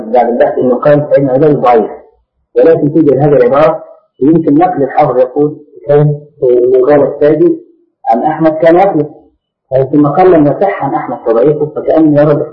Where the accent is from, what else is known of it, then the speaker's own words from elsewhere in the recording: Egypt; أخذها بعض أهل بعض الناس عندنا في مصر